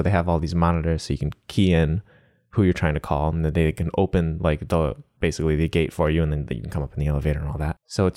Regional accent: United States; I'm an American. I don't have a Japanese part of my brain, like upbringing, to have a good reference sometimes.

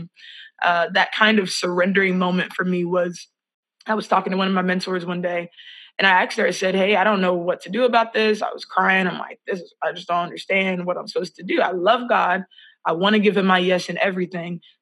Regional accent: Columbus, Ohio, United States; also born or lived in Pennsylvania; now in Fort Worth, United States; I was raised in Columbus, Ohio, actually. And but I spent a lot of time after I graduated high school in Pennsylvania. So I lived in Pittsburgh for a while, lived in Philly for a while

